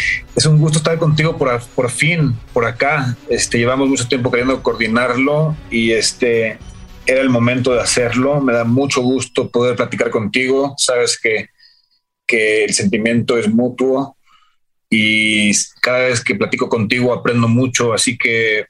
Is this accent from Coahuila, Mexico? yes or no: no; San Miguel de Allende, Guanajuato, Mexico; se movieron para allá cuando yo era muy chiquito. Entonces crecí básicamente en San Miguel